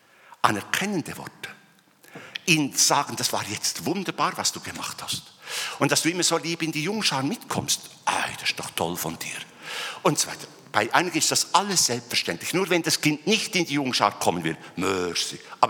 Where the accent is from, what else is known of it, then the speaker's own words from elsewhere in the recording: Bern, Switzerland; ich komme ja aus dem Kanton Bern und man spricht ja von uns, dass wir etwas langsam sind.